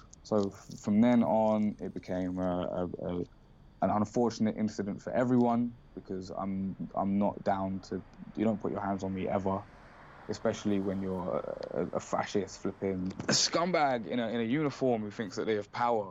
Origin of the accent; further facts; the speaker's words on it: Eritrea; also born or lived in Saudi Arabia; In terms of who I am, I'm an Eritrean. I was born in Jeddah in Saudi Arabia on the 29th of May 1991, which is the same day that my country Eritrea was liberated after 30 years of war.